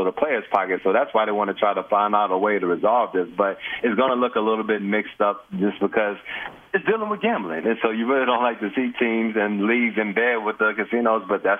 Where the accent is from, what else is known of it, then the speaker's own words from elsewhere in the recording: Bay St. Louis, Mississippi, United States; I'm from Bay St. Louis, Mississippi, so I'm from that area.